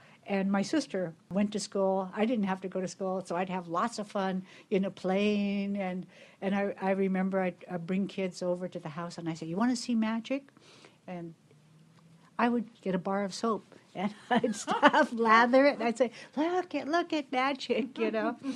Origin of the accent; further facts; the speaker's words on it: Haines, Alaska, United States; also born or lived in Petersburg; And I, as a six-year-old in Petersburg, even though I'm from the Haines, Clukwan area, our family had gone down to Petersburg.